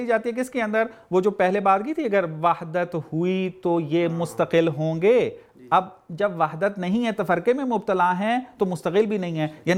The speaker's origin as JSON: {"language": "Urdu", "country": "Pakistan", "said": "یہ تو بعض مثالیں اس لیے دے رہا ہوں کہ ہم پاکستانی ہیں، پاکستان کے حوالے سے بات کر رہے ہیں۔"}